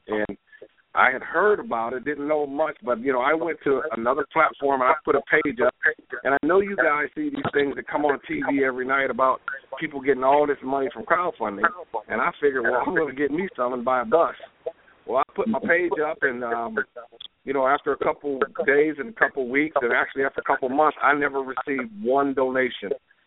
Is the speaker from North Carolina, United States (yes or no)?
yes; Hope Mills, North Carolina, United States; But I'm from Hope Mills, North Carolina. I am also retired military.